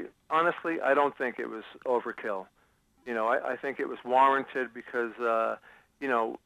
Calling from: Shirley, New York, United States

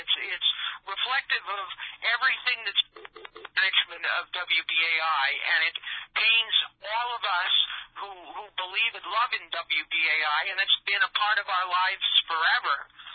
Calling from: Woodstock, New York, United States; I'm calling from Woodstock

